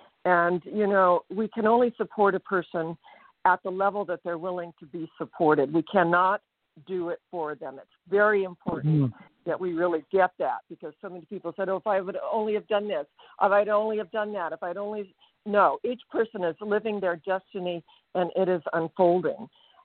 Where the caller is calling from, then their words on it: Desert Hot Springs, California, United States; And I am speaking from Desert Hot Springs, California.